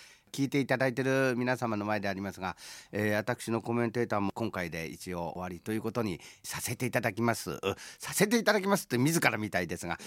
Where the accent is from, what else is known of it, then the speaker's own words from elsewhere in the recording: Toyama, Japan; 僕はその富山の街の特に僕言っちゃなんですけど西町の生まれなので